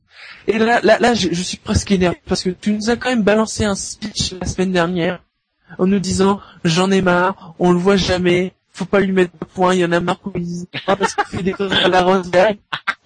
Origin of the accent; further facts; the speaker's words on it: Normandy, France; On est de Normandie, donc la Belgique, c'est pas encore trop loin.